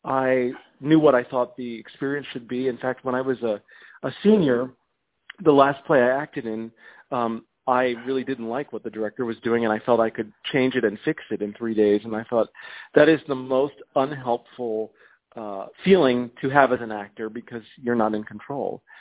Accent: Potomac, Maryland, United States; because I'm from Potomac, Maryland, I grew up 15 minutes away from it

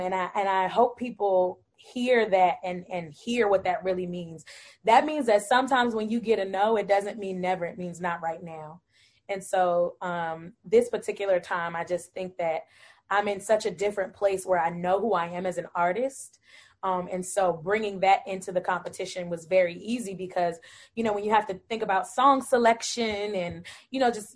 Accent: Bowie, Maryland, United States; Yeah, I grew up in Bowie. My parents actually are from Jamaica and Guyana. My mother's from Jamaica. My father's from Guyana.

